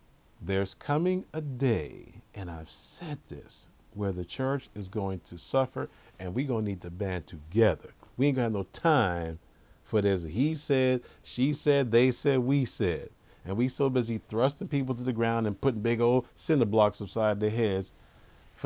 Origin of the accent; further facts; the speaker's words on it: United States; forget the world, I'm an American, and I want America to look out for America.